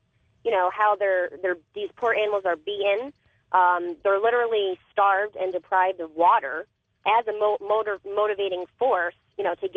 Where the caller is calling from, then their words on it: Farmington, Connecticut, United States; I'm calling from Farmington, Connecticut.